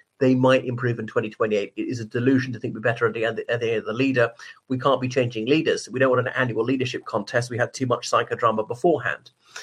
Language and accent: English; Ireland; from Ireland.